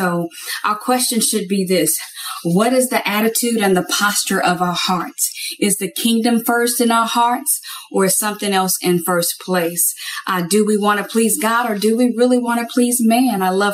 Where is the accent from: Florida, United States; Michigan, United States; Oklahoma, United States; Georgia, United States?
Georgia, United States; Atlanta; I am from Atlanta, Georgia.